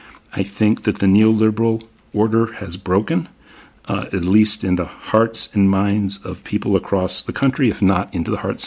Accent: Italy; And I grew up partly in Italy.

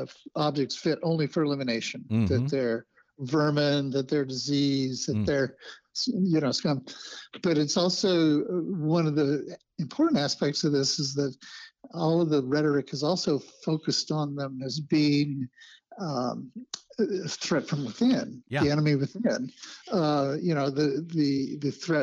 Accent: Idaho, United States; I grew up in Southern Idaho

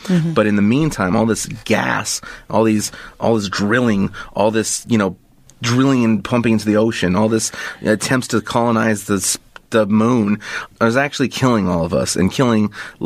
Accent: Los Angeles, California, United States; growing up in El Sereno, it was a very beautiful thing. It's a very wonderful, great neighborhood, very vibrant. And the whole East Side, you know, El Sereno, City Terrace, Boyle Heights, Lincoln Heights, and East LA, obviously.

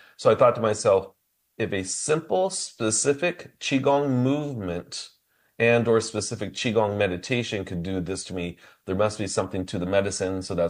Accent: California, United States; I was from the San Francisco Bay Area.

